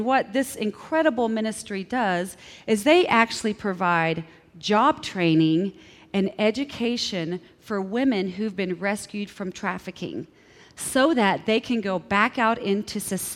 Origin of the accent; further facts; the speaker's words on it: Arkansas, United States; now in Boulder, United States; I've lived here in Boulder for about 14 years now. I'm originally from Arkansas, and I'm on staff with Crew.